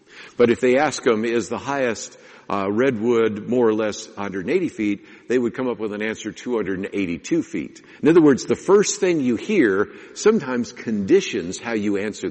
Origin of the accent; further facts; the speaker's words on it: California, United States; since I grew up in California and I grew up in a home which was actually built out of redwood